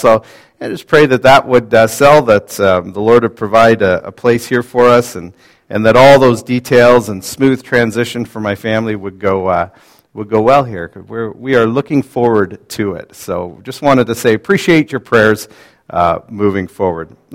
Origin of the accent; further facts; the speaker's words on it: Hilton Beach, Ontario, Canada; So I remember growing up in Hilton Beach, you used to go down to the little library that was on the main street.